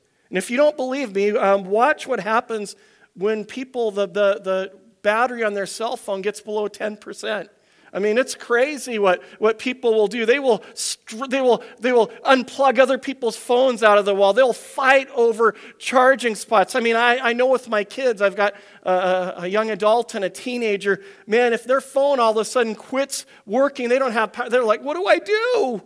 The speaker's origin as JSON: {"language": "English", "region": "Oregon", "country": "United States", "tie": "born or raised there", "said": "I grew up in the Pacific Northwest. I shared this for those who don't know. I grew up a little bit north of Portland, Oregon in the States."}